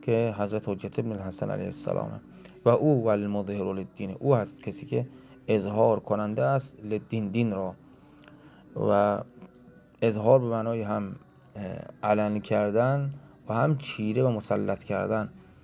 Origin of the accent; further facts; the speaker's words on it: Iran; برای ما که ایرانی هستیم و ایرانی و عربی خیلی نزدیک به من